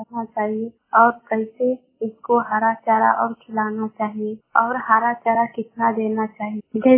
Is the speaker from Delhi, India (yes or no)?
no; Patna, Bihar, India; मैं गोवा से त्रिपुरा से बोल रही हूँ। मैं पटना जिला की रहने वाली हूँ।